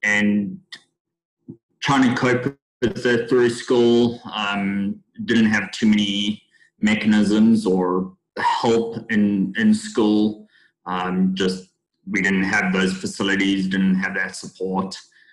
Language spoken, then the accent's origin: English; South Africa; now in United States; So I grew up in South Africa and have been living in the U.S. for 10 years now.